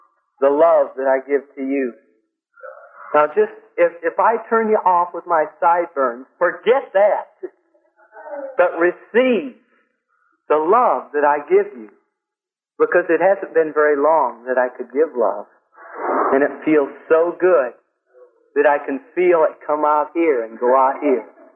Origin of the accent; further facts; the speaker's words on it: Bryan, Ohio, United States; I'm from Bryan, Ohio. That's in northwestern Ohio.